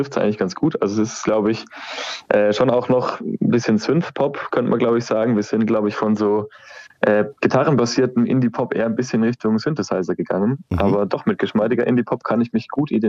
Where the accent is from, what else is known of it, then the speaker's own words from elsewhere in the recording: Würzburg, Bavaria, Germany; accent: Franconian; now in Munich, Germany; Ja, also wir sind in München zwar verortet, aber ich komme zum Beispiel aus Würzburg. Drum bin ich eher Franke als Bayer, muss ich gestehen.